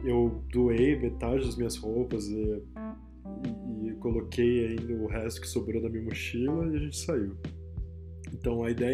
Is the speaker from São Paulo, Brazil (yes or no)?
yes; Santos, São Paulo, Brazil; also born or lived in Cubatão / São Vicente / Bertioga; Eu sou um cara de 28 anos. Eu nasci em Santos, aqui no estado de São Paulo, que é uma cidade de praia. E eu morei em várias cidades ali perto de Santos. Já morei em Cubatão, já morei em Santos, São Vicente, Bertioga.